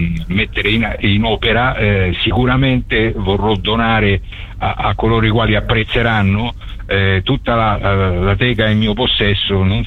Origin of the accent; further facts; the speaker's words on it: Nardò, Apulia, Italy; ci lega alla nostra città tanto lontana, è una delle poche prerogative che noi neritini